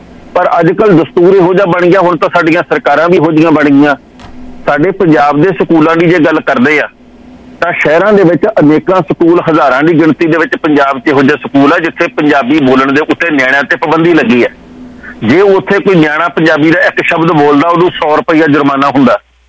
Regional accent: Punjab, India; ਅਸੀਂ ਪੰਜਾਬ ਦੇ ਵਾਸੀ ਹਾਂ

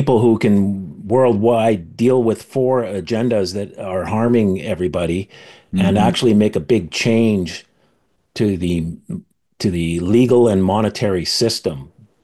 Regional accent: Prince George, British Columbia, Canada; now in Vancouver, Canada; Well, I grew up in Prince George, which is in British Columbia, Canada. About halfway up the province, so it's about 500 miles north of the U.S.-Canada border. So it's kind of a northern town, city, I guess. Went to school there. I now live in Vancouver

